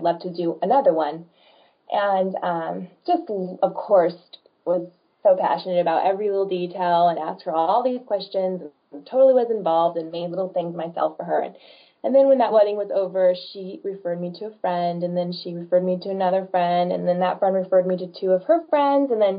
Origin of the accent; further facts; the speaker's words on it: California, United States; moved myself back to my hometown area, which is Central Valley, and now I'm here on the West Coast.